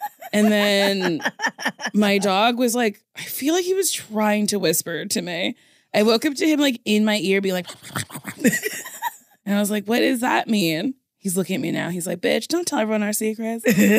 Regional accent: Chicago, Illinois, United States; now in New York, United States; So when I moved to New York, white people would be like, oh, I'm from Chicago. I'm like, you're from a suburb. Surely you don't mean my Chicago.

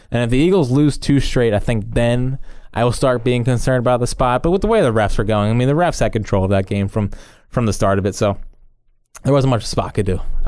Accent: Sydney, New South Wales, Australia; First of all, I live, born and bred in Sydney, Australia

